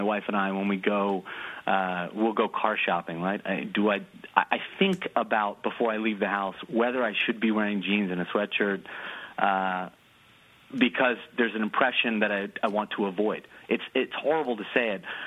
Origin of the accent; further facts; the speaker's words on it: United States; born there; I'm not African American. I'm actually Indian. I was born in the United States, but I'm obviously brown.